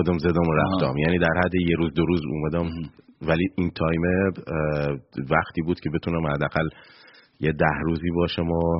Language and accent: Persian; Bushehr, Iran; از بچگی تو بوشهر دنیا اومدم